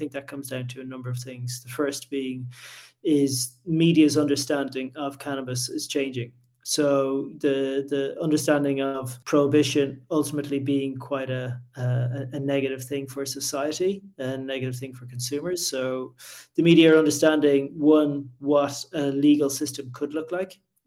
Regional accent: Ireland; now in United States

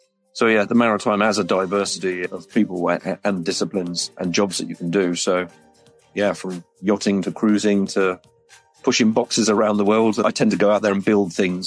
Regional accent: Plymouth, South West England, United Kingdom; I'm from Plymouth, England, in the United Kingdom.

